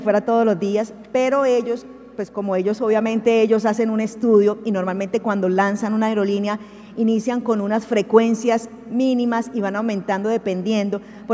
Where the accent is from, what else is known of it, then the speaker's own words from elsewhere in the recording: Bucaramanga, Santander, Colombia; accent: bumangués; en nuestra región y es el acento del bumangués, o sea, frente a Barranquilla, frente a Bogotá, frente a Medellín, por estándar internacional nuestro acento es mejor.